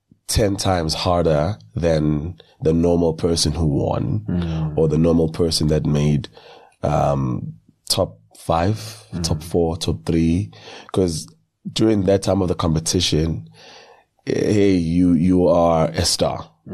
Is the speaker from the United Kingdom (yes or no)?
no; Durban, KwaZulu-Natal, South Africa; I grew up in Duzuma in Durban. I used to go to Roman Catholic church. I used to be Roman Catholic.